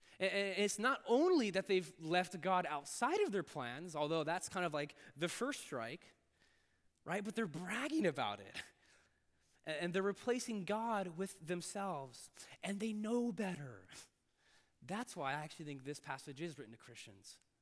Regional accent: United States; born there; I was born in America, a blessed and fortunate country, the ton of freedom.

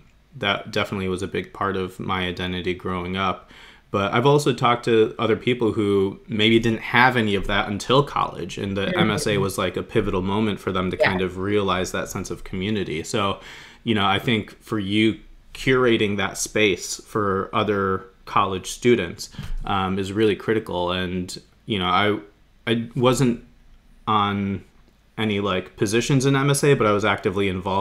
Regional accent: Livonia, Michigan, United States; growing up in Michigan, we lived in the city of Livonia, which was once dubbed the whitest city in the United States.

